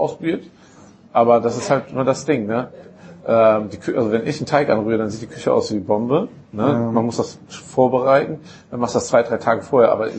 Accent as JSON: {"language": "German", "country": "Italy", "said": "Und das war als Italiener ziemlich gut, ne?"}